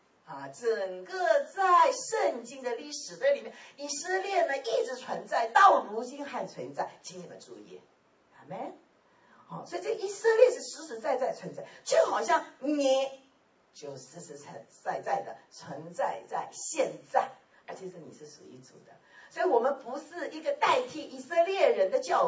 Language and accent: Chinese; South Korea; also born or lived in Taiwan; now in United States; 我是生在韩国，长在韩国，以后受教育在台湾，从台湾来到美国敬礼神了。我在韩国的时候呢，种子已经撒进来了，我信主了，16岁就信主了。